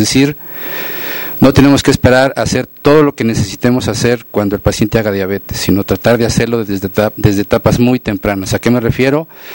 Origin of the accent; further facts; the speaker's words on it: Mexico; como somos los pacientes mexicanos